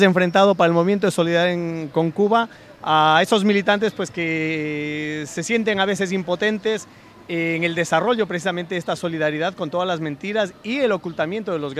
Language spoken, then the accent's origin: Spanish; Ecuador; yo soy de Ecuador, por ejemplo